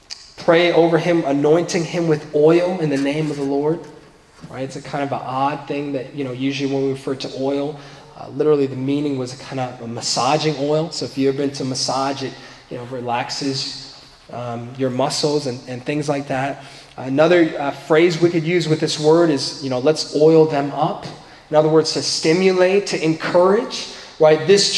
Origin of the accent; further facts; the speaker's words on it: East Coast, United States; I know some ministries that I grew up in the East Coast